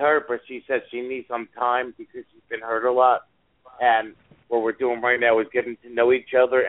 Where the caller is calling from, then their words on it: New Jersey, United States; I'm calling from New Jersey.